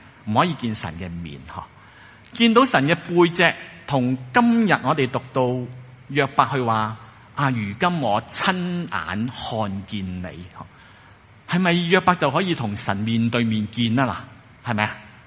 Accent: Guangdong, China; 即系我哋广东人即系一个即系俗语都会用孟三美

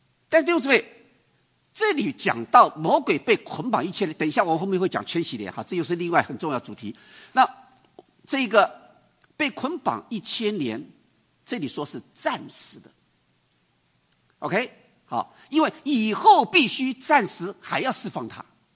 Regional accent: China; 那所以我们的龙是，我们中国人龙是什么龙？好龙。

